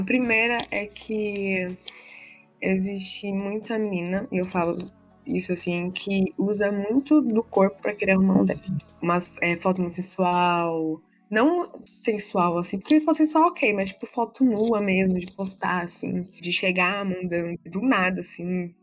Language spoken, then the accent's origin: Portuguese; São Paulo, Brazil; Eu tenho sotaque, meu Deus, eu sou São Paulo.